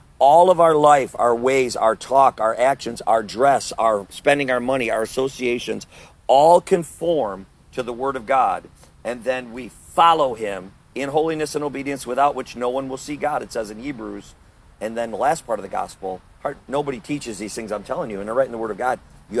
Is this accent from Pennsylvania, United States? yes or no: no; Wisconsin, United States; Wisconsin, originally. And I retired early, sold everything we own. This is our house. And we travel the country. We come south in Florida in the wintertime, and we'll go to Texas. We'll go to South Carolina, Georgia.